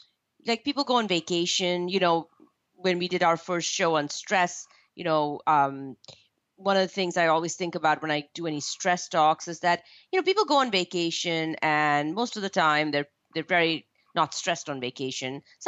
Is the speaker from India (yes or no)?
yes; India; I know this only because I was born and raised in India.